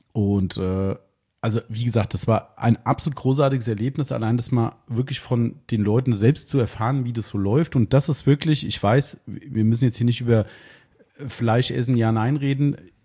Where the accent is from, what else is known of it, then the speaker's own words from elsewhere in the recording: Hesse, Germany; da fährt man sich als Hesse relativ ungern hin.